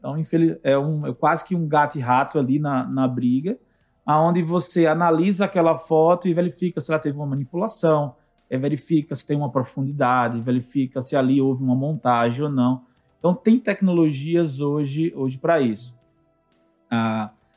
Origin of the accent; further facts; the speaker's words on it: Alagoas, Brazil; also born or lived in Pernambuco / Brasília; now in Belo Horizonte, Brazil; eu sou de Alagoas, meu RG é de Alagoas, meu telefone é de Pernambuco, porque eu morei 11 anos lá, mas eu moro aqui em BH há 5 anos, e a minha conta corrente é de Brasília, porque eu morei lá.